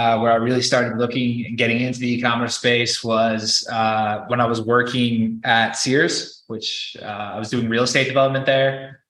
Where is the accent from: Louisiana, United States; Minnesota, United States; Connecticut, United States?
Connecticut, United States; Yeah, so I grew up in Connecticut, about an hour outside of New York City, which, you know, growing up there was great.